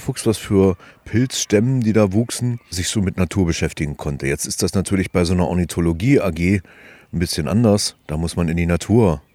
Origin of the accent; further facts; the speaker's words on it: Halle, Saxony-Anhalt, Germany; Und ich bin in Halle zur Schule gegangen, konnte also mal mit der S-Bahn durch die Saaleaue fahren.